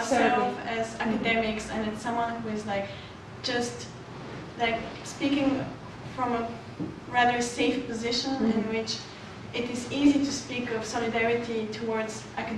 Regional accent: Bulgaria; now in Dortmund, Germany; I come from Bulgaria. I'm a PhD student here in Dortmund.

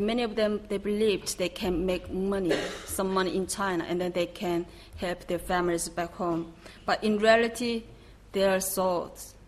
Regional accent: North Korea; born there; English is a second language; I was born in North Korea because of the scene I was being born in there. I am one of the lucky North Korean defectors

